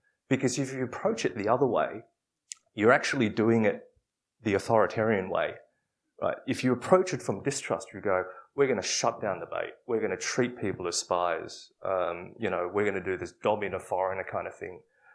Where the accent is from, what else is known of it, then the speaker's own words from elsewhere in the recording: Australia; born there; I was born in Australia and my parents are from Hong Kong